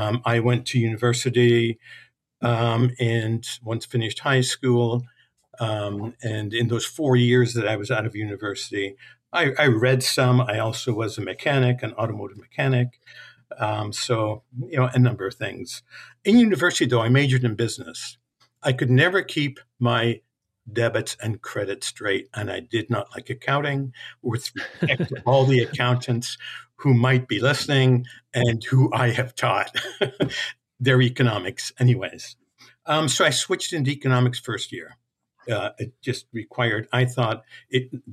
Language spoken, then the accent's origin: English; Toronto, Ontario, Canada; also born or lived in The Hague, Netherlands; We emigrated to Toronto. I was five from The Hague, from the Netherlands. and I was schooled there and so forth.